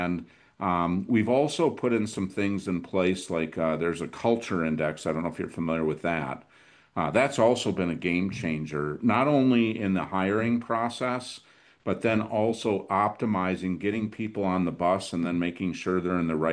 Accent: Midwest, United States; Well, for years, I didn't feel like I'm from the Midwest. I'm cheap.

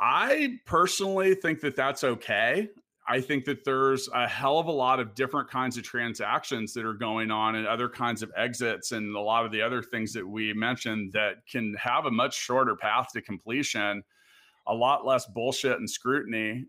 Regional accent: Kansas City, Kansas, United States; I'm from Kansas, Kansas City, most specifically.

